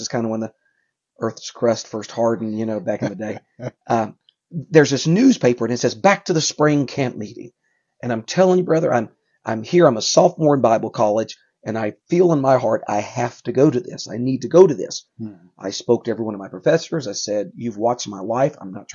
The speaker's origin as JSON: {"language": "English", "region": "Mississippi", "country": "United States", "tie": "born there", "said": "I was born in South Mississippi, right on the Gulf Coast there"}